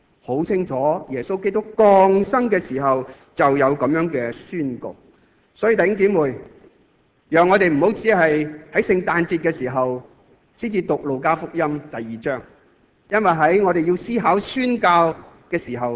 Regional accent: Hong Kong; 我们香港人

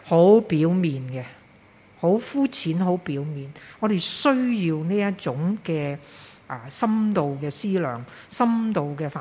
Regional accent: Hong Kong; 係咪咁呢就好著弱啦，我哋香港人。

